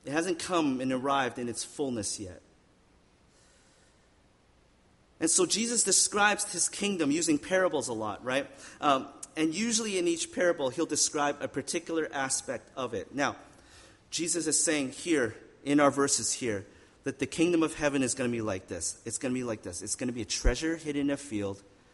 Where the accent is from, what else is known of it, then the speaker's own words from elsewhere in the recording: Regina, Saskatchewan, Canada; when I was growing up in Regina, our house, the house I grew up in was probably built, I think it was built in about the 1940s.